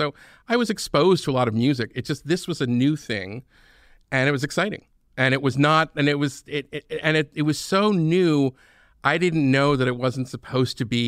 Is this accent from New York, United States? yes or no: no; Philadelphia, Pennsylvania, United States; growing up in Philadelphia, you had the advantage of Power 99, which is a radio station, and they had one hip hop show on Sundays